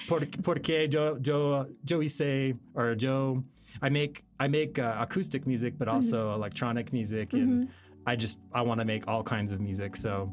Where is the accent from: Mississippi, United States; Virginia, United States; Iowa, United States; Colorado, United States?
Colorado, United States; also born or lived in New Mexico; Yeah, I'm actually from Colorado, but I lived in New Mexico for 3 years.